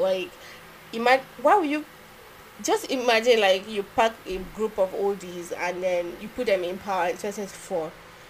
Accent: Nigeria; And honestly, I feel like as a Nigerian

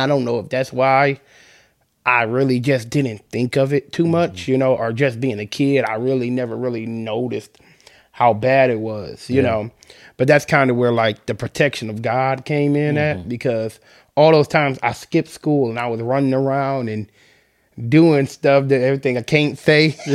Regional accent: Detroit, Michigan, United States; So, with me, even though I lived on the East Side, you know, I never really thought it is as bad as people try to portra

